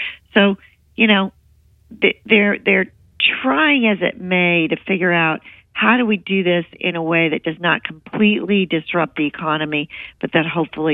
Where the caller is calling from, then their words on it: Dallas, Texas, United States; I am from Big D, Dallas